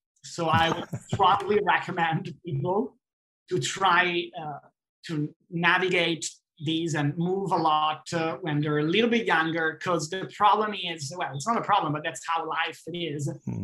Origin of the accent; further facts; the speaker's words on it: Italy; English is a second language; also born or lived in Switzerland; I'm European, I'm from Italy. So I have to say that working and living in Switzerland for me was very good